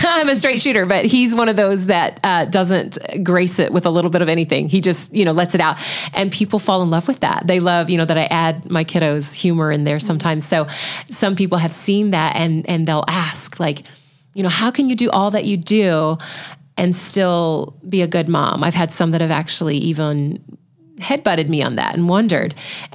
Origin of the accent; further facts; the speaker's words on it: Canada; I am from Canada and have not gotten to go home.